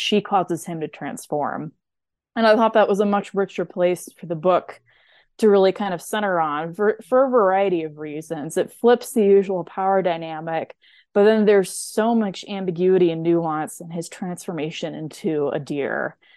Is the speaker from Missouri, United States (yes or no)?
yes; Missouri, United States; also born or lived in Nebraska; You know, I grew up in Missouri and Nebraska. Certainly deer are very plentiful.